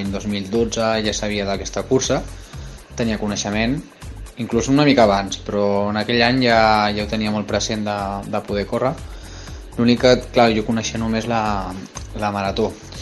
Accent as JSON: {"language": "Catalan", "town": "Montcada i Reixac", "region": "Catalonia", "country": "Spain", "tie": "born or raised there", "lives_now": "Mataró, Spain", "said": "tinc 35 anys i sóc de Mataró. Tot i que sóc natural de Montcada i Reixac, ara mateix estic vivint feliçment casat i vivint aquí a Mataró, ja porto uns anyets, però bueno, em considero un montcadenc, sóc del Vallès."}